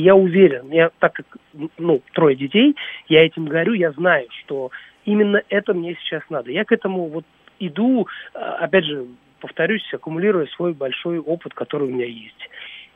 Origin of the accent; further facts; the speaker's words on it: Tajikistan; now in Moscow, Russia; Вот, мы родом из Таджикистана